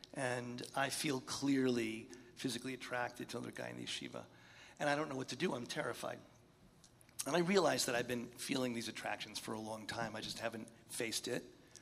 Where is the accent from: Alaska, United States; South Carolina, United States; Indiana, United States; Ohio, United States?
Ohio, United States; Columbus; I grew up in Columbus, Ohio in the 1970s.